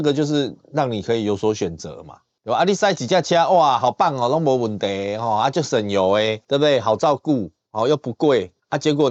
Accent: Taiwan; 我们的人民啊、哦、薪水是越来越高的，这个成本呢稍微高了一些，所以国产车卖贵一点 是为了我们台湾人民的这个每个人的薪资

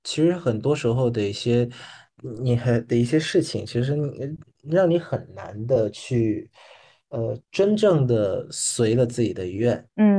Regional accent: Vietnam; Chinese is a second language; 就是那位老师是在我自己在越南上高中的时候的最后一天上课的时候，他还讲了他的故事。因为我们越南这边的高考

